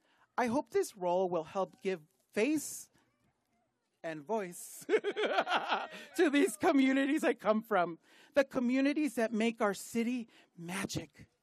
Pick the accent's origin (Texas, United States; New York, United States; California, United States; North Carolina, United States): California, United States; Los Angeles; I'm originally from South Central LA, where amazing teachers like Mr. Goodwin, rest in peace, at Thomas Jefferson High School taught me the power of community.